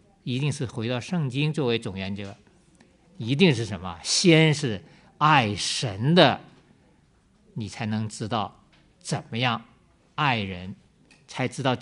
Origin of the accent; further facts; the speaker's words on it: Northeast China, China; 就一般我们东北人叫什么什么熊瞎子皮苞米哈